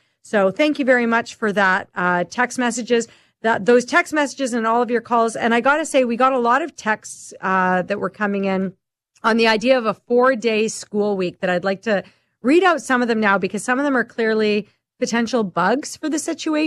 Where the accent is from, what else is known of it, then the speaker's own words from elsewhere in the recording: Saskatchewan, Canada; also born or lived in Toronto; I lived in Toronto for a number of years, and when I would tell them I was from Saskatchewan